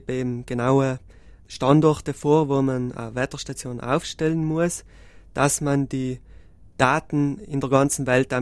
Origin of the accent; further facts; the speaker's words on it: Marling, Trentino-Alto Adige, Italy; vor allem auch mein Heimatdorf Marling ist, glaube ich, 5-6 Mal schon von Gewitter getroffen worden.